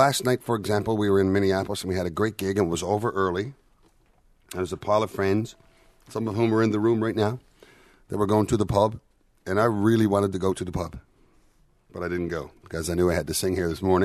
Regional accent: Petty Harbor, Newfoundland and Labrador, Canada; my friend Perry, who I grew up with in Petty Harbor

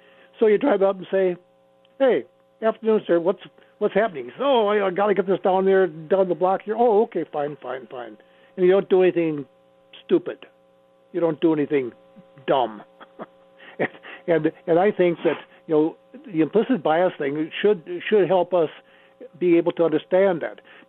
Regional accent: United States; just living up in this country, raising, being an American, is that you are going to take on some aspects of this of racism in our country.

